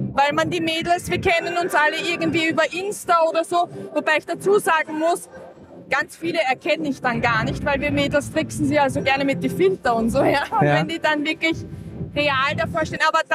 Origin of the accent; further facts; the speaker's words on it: Vienna, Austria; Ich bin eine Wienerin.